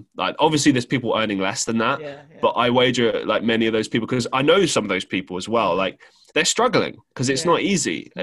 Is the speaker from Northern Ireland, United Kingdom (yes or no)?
no; London, United Kingdom; ever since I grew up in London, I've seen the prices of everything increase.